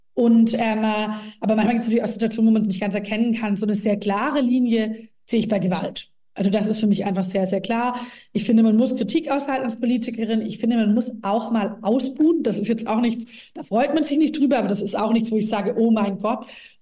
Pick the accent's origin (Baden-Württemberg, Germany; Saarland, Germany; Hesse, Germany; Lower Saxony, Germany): Baden-Württemberg, Germany; Ich meine, ich komme aus einem sehr ländlichen Gebiet, Schwäbische Alb, so mein Wahlkreis, aber mein Wahlkreis ist Ostalb, aber bin selbst aufgewachsen in Schwäbische Alb-Richtung